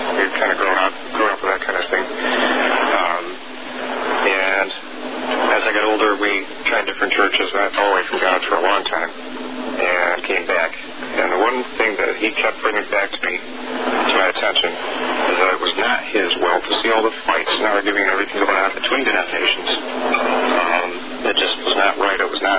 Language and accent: English; Broadalbin, New York, United States; Well, we're from Broad Albany, New York, upstate near the Adirondacks.